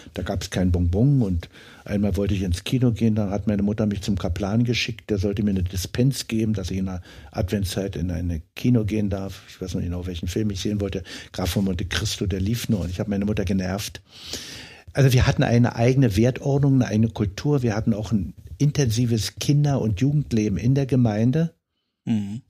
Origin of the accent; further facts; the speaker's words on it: East Germany, Germany; Ich bin in der DDR aufgewachsen und ich hatte auch wieder das Glück, und das sage ich sehr bewusst so und auch dankbar, dass wir als Katholiken in der Diaspora